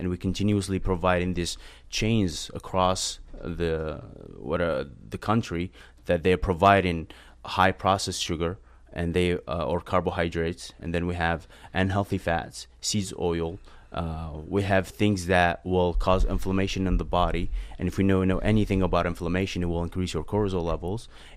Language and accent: English; Algeria; now in United States; born and raised in Algeria. Moved to the United States about 11 years ago.